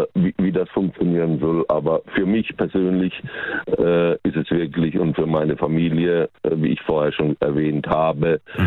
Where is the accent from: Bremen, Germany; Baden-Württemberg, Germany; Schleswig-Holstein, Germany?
Baden-Württemberg, Germany; Bruchsal; born there; now in Zollernalbkreis, Germany; Also geboren in Bruchsal, wohne seit 35 Jahren im Zollernalbkreis und bin gerade aktuell am Wochenende in Speyer.